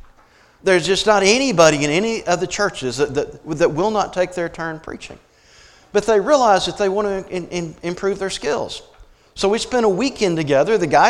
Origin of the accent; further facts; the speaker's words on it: Mississippi, United States; now in Tennessee, United States; I mean, we're Middle Tennessee. I grew up in North Mississippi. We're Bible Belt people.